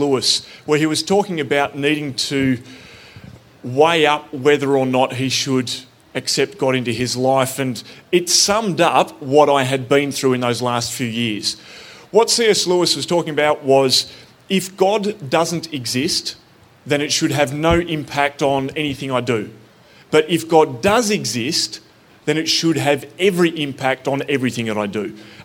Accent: Flinders Island, Tasmania, Australia; I grew up on Flinders Island out in Bass Strait up until that point, and we had no priest.

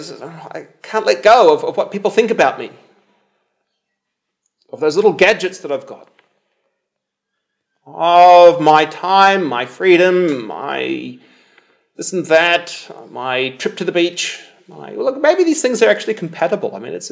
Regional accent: New Zealand; now in Australia; Anyway, I can say that as a Kiwi. You know, I love New Zealand

